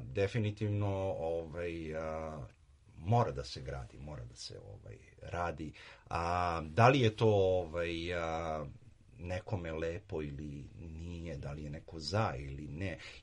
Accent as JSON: {"language": "Serbian", "region": "Belgrade", "country": "Serbia", "lives_now": "Canada", "said": "Mi smo uvek Srbi i Beograd je duša naša, odakle smo i pošli i uvek ćemo se vraćati tu u našu lepu Srbiju i naš lep Beograd."}